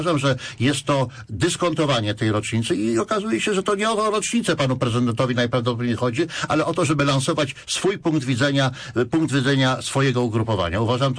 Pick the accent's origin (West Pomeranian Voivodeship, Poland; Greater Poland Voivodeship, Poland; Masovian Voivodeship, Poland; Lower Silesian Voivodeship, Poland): Greater Poland Voivodeship, Poland; Poznań; Myślę, że my, poznaniacy, powinniśmy się wznieść ponad te nasze bieżące podziały.